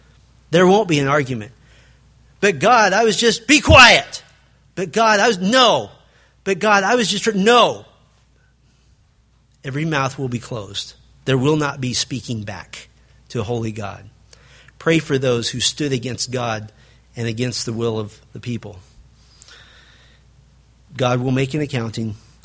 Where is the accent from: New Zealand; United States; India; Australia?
United States; Springfield, Missouri; born there; I was born in Springfield, Missouri. It is the heart of the Midwest. It's a beautiful area with caves all over the place, just north of one of the most beautiful areas of the Ozarks.